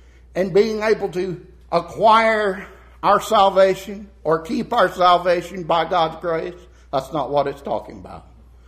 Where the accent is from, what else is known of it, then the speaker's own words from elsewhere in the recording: Roswell, Georgia, United States; I could run off to another state and stay away from people I've known in this area where I grew up. I grew up right here in Roswell, Georgia.